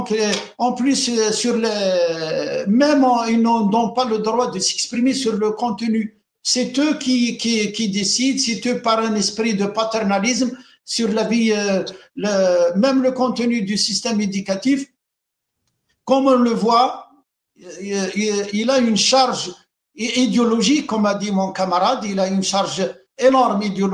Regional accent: Algeria; Et l'identité, on est des Algériens. L'identité, dans la Constitution, on est des Algériens, on est des Berbères, on est des Amazigh.

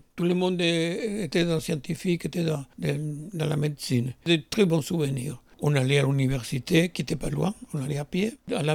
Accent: Cuba; moved away as an adult; Je suis parti de Cuba, j'avais plus de 25 ans, alors donc il y a un quart de siècle que j'ai passé avant à Cuba. Toute mon enfance dans un petit village

